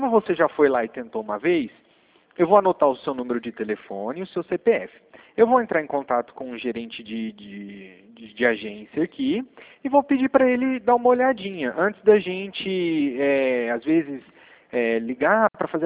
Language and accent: Portuguese; Brasília, Federal District, Brazil; Eu sou daqui de Brasília.